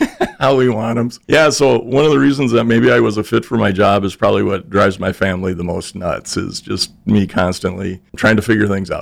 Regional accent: Brookings, South Dakota, United States; also born or lived in St. Paul, Minnesota / Illinois; So I was born in St. Paul, Minnesota born. My folks moved to Brookings when I was very young, and my dad managed the lumberyard there. So I grew up in Brookings pretty much, graduated from high school there

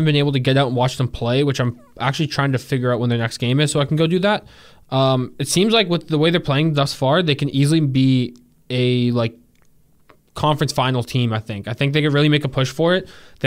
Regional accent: Ottawa, Ontario, Canada; because, like, I was born and raised in Ottawa

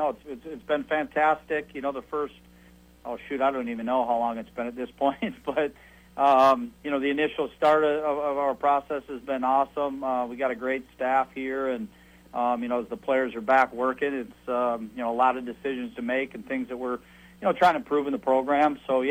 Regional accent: Blaine, Minnesota, United States; Yeah, I think, you know, growing up in Blaine was an awesome. It was an awesome football community.

